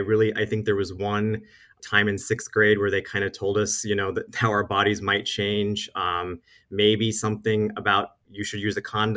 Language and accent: English; Safford, Arizona, United States; I grew up in Safford, Arizona, out in Graham County.